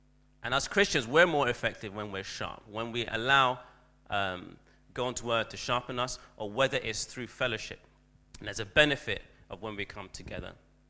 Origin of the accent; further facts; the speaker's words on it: Ghana; I remember growing up in Ghana, and my grandma always made sure we were, we looked, you know, sharp, especially for school.